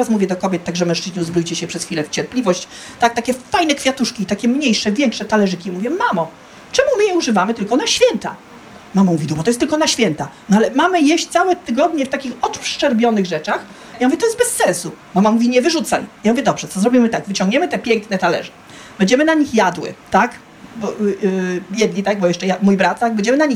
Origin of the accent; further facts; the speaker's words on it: Silesian Voivodeship, Poland; ja pochodzę ze Śląska, na Śląsku zawsze było tak, że my po prostu na Śląsku żyliśmy wielkimi rodzinami